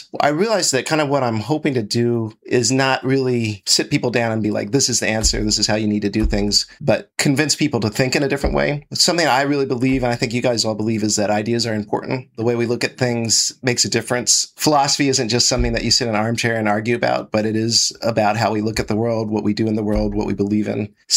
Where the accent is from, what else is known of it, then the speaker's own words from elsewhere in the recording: Columbus, Ohio, United States; I'm a philosopher from Columbus.